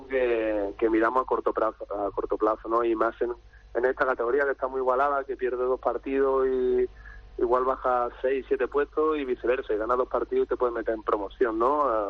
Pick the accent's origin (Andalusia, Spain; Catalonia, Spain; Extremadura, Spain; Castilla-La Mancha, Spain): Andalusia, Spain; Málaga; Soy malagueño y llevo el sentimiento por dentro.